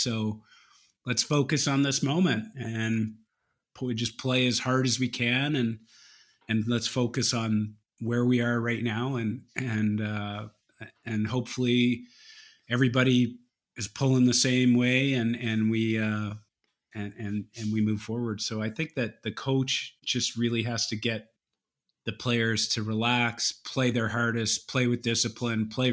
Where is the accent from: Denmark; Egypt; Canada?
Canada; especially growing up in Canada